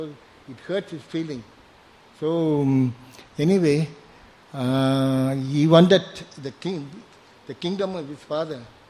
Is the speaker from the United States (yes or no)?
no; Malaysia; I'm from Malaysia, I don't know anything about it.